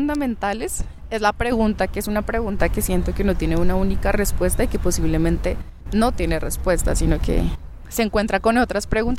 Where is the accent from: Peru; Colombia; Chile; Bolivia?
Colombia; Bogotá; yo, que soy de Bogotá y que tal vez he vivido el conflicto de maneras distintas